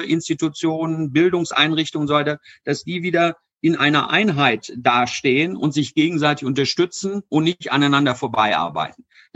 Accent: Solingen, North Rhine-Westphalia, Germany; born there; now in Ober-Mörlen, Germany; ich bin 60 Jahre alt, verheiratet, 3 Kinder, das sind so die Standardangaben. Bin geboren in Solingen, wohne jetzt in Obermörlen.

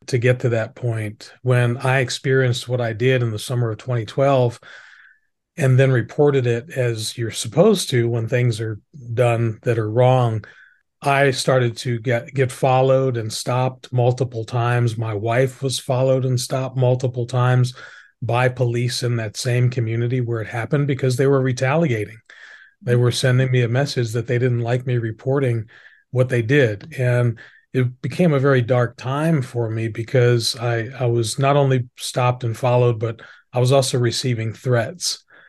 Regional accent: Washington, District of Columbia, United States; born there; So I'm currently 59 years old. I was born in Washington, D.C. in 1963.

